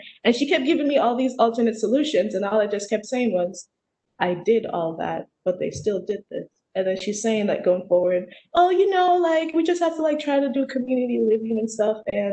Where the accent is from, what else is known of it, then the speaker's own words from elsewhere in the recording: Jamaica; my form of cooking, of course, is different because I'm from Jamaica, so I cook a lot of cultural dishes.